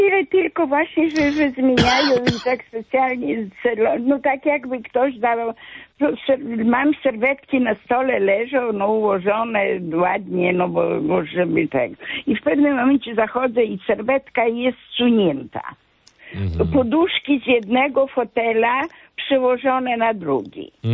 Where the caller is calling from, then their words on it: Warmian-Masurian Voivodeship, Poland; Ja z Mazur.